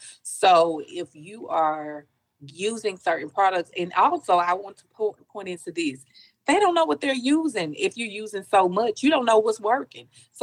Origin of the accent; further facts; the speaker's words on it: Grenada, Mississippi, United States; I am from Grenada, Mississippi.